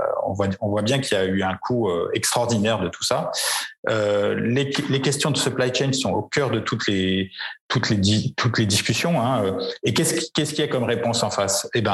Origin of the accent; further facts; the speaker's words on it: France; on peut dire qu'on n'a pas fait mauvaise figure en tant que Français